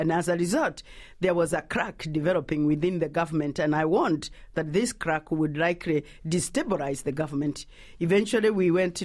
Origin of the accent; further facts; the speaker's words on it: Kenya; because I am a Kikuyu. I come from the Kikuyu community.